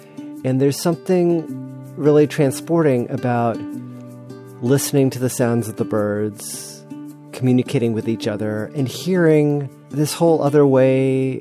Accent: Takoma Park, Maryland, United States; You know, my hometown of Tacoma Park, Maryland, had this call for proposals a few years back

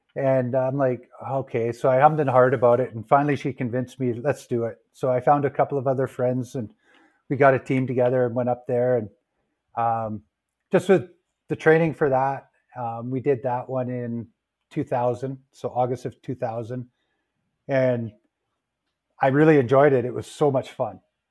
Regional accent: British Columbia, Canada; moved away as an adult; now in Calgary, Canada; Currently, I'm in Calgary, but I grew up out on Vancouver Island. So spent my youth out there and into the, I guess, into my 20s

